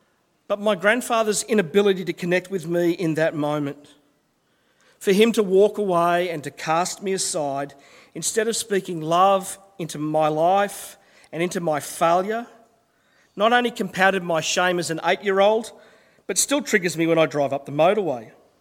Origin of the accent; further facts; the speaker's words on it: Sydney, New South Wales, Australia; I grew up in Sydney, but my dad was from Brisbane.